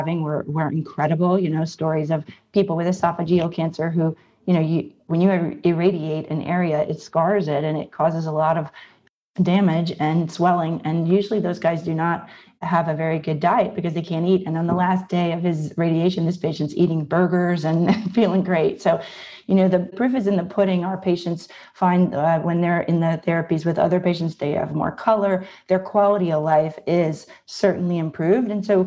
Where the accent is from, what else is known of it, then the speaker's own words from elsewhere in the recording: New Orleans, Louisiana, United States; So I'm from New Orleans. I graduated from LSU Medical School in internal medicine, and I come from a family of physicians.